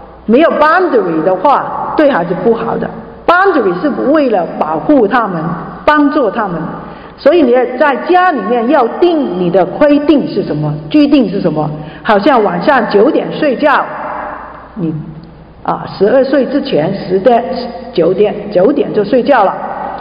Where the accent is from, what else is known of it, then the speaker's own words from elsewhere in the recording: Hong Kong; 我南方人，我是香港来的，我们的家里面传统不一样，